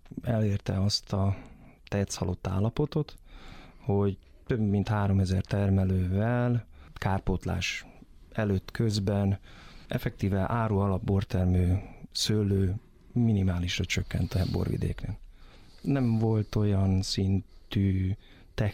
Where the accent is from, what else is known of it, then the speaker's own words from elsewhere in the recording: Veszprém, Veszprém County, Hungary; Kisgyerekkoromtól úgy nőttem fel annak ennél, hogy nem voltam somlószőlősi lakos nagyon sokáig. Veszprémben élt a család, oda kötöttünk